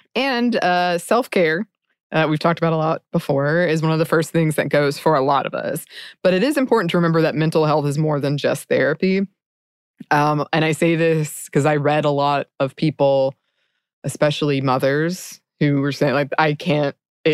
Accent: United States; And I think from my experience as an American, it's, insurance, I didn't even know you could get that covered.

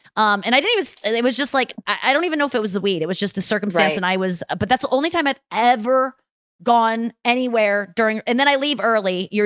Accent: United States; because I'm an American.

